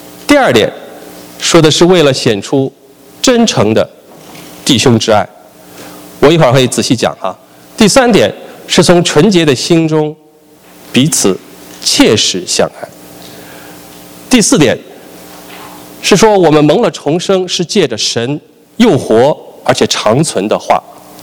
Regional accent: China; 我们中国人的确是一盘散沙

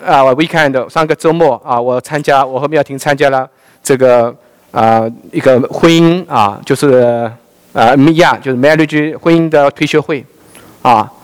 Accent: China; 我们国人，我们中国人经历过互相控诉、互相指责啊、互相咒骂啊、互相整，往死里整。

